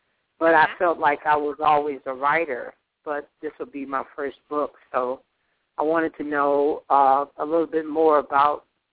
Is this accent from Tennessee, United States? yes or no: no; Chicago, Illinois, United States; born there; I was born in Chicago at 12:45 a.m.